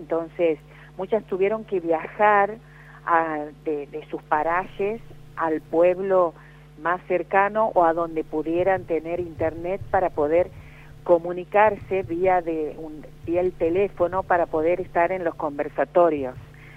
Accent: Santiago del Estero, Argentina; now in Córdoba, Argentina; Sí, yo soy santiagueña, sí, soy nacida y malcriada en Santiago del Estero.

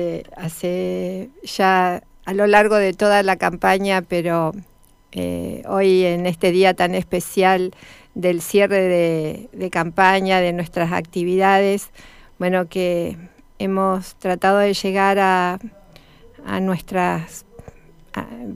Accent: Neuquén, Argentina; en este caso porque nosotros somos de Neuquén.

